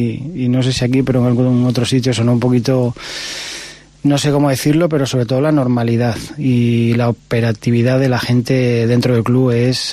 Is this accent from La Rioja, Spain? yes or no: no; Castile and León, Spain; Y mi pueblo, bueno, es un pueblo... pequeñito de la cuenca minera